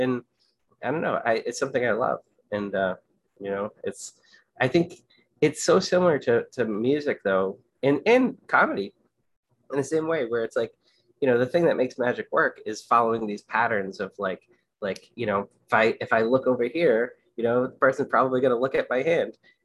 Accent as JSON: {"language": "English", "town": "Rehoboth", "region": "Massachusetts", "country": "United States", "tie": "born or raised there", "said": "so I grew up in Rehoboth, very close to Providence."}